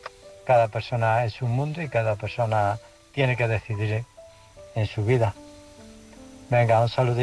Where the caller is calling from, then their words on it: Illescas, Castilla-La Mancha, Spain; de Illescas. Me estoy volviendo a aficionar a mandar audios.